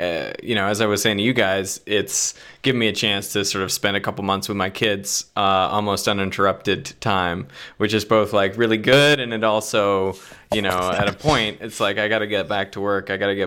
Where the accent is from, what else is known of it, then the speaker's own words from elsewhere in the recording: Canada; moved away as an adult; also born or lived in South Africa; now in Australia; So I'm mostly Canadian, but I also have sort of pieces of Australia, South Africa. And so I grew up in Canada.